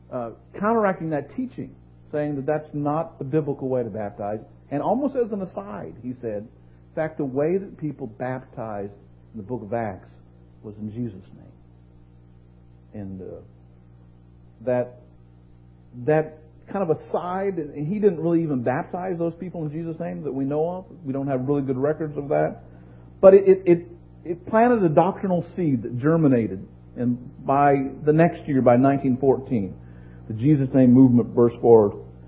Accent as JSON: {"language": "English", "country": "Canada", "said": "I'm a Canadian evangelist"}